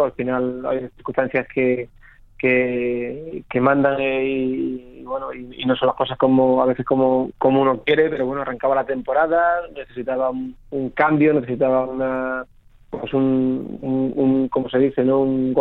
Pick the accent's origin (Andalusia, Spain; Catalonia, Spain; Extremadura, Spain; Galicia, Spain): Extremadura, Spain; Olivenza; Estaba fuera de Olivenza, de mi tierra